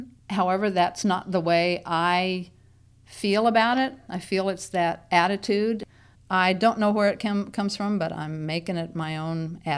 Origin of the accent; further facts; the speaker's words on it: West Virginia, United States; I'm from West by God, Virginia. I think it came out from a really strong feeling to represent West Virginia, that we were different from any other state. I was from West Virginia.